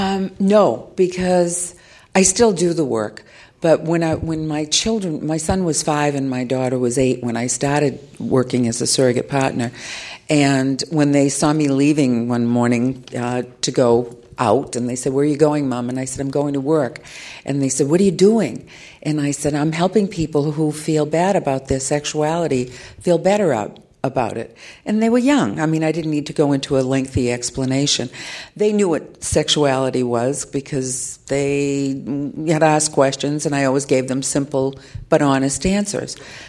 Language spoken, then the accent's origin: English; Salem, Massachusetts, United States; I had never planned on that growing up in Salem, Massachusetts.